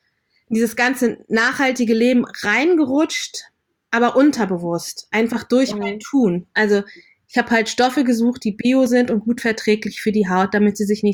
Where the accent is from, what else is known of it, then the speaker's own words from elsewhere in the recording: Lower Saxony, Germany; born there; Also ich bin in Deutschland geboren, in Niedersachsen. Da wachsen viele Knollengemüse.